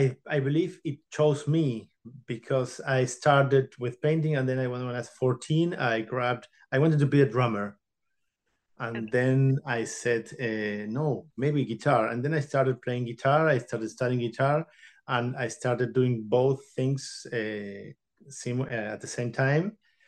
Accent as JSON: {"language": "English", "region": "Buenos Aires", "country": "Argentina", "tie": "born or raised there", "said": "I was born in Argentina in 1978"}